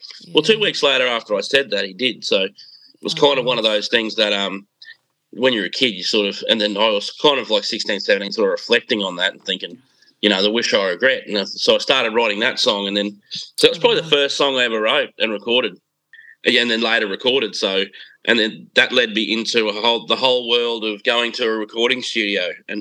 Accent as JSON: {"language": "English", "town": "Charleville", "region": "Queensland", "country": "Australia", "said": "I'm from Charterville, outback Queensland"}